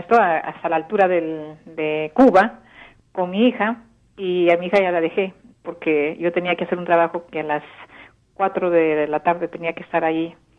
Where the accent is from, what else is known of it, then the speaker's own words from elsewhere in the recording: Arequipa, Peru; Yo soy arequipeña, me duele mucho que haya pasado esto, ¿no?